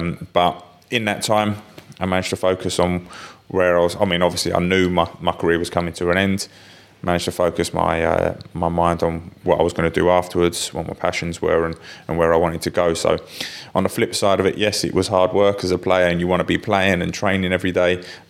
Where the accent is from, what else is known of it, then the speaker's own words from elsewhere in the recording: Barking, London, United Kingdom; Barking comes under Essex. I still class it as, it's a London borough, but it still comes under Essex.